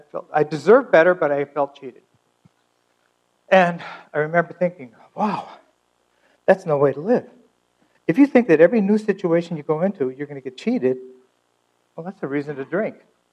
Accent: United States; I'm an American. I have the rights of an American.

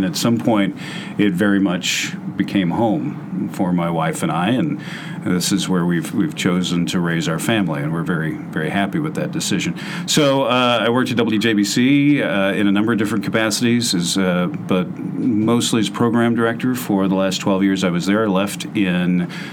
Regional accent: Danville, Illinois, United States; So I grew up in Danville, Illinois, spent the first 20 years or so of my life there, and came to Illinois State as a transfer student, as a junior

